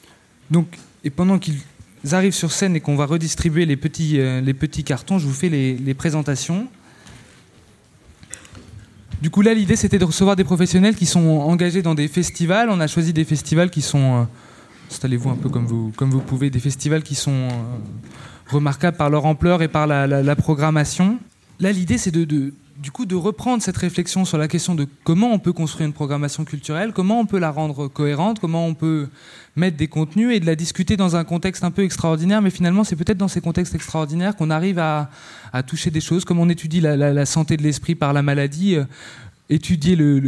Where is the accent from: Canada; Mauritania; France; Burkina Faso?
France; Nîmes, Occitanie; je viens de Nîmes